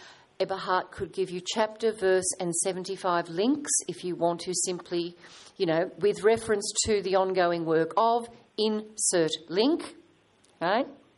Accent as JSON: {"language": "English", "country": "Australia", "said": "And as an Australian"}